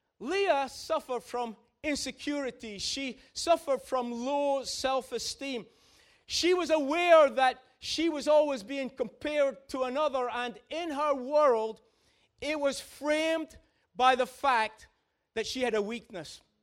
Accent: Peterhead, Scotland, United Kingdom; Someone said to me, " … how did it feel being a black kid growing up in Peterhead?"

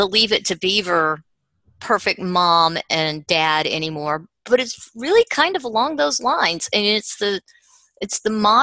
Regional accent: the South, United States; I've told y'all I'm from the South, so I have to tell stories.

